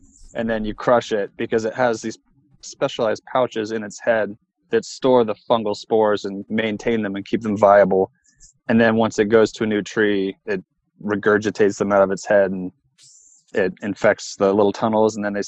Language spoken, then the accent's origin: English; Cincinnati, Ohio, United States; Well, I'm from Ohio. I'm from around Cincinnati, Ohio.